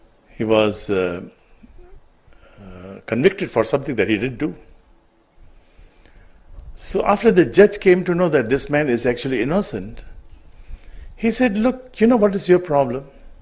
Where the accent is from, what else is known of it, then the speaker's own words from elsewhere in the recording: Solo, Central Java, Indonesia; There were not too many dogs in my hometown in Solo in Central Java, but I used to be very terrified when there was a dog.